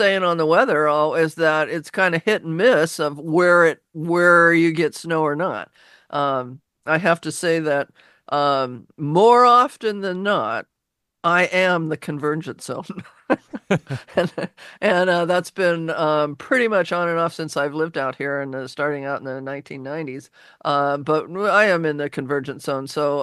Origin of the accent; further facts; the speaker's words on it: Laurelhurst, United States; And, you know, in growing up in Laurelhurst, I mean, we walked to school for grade school.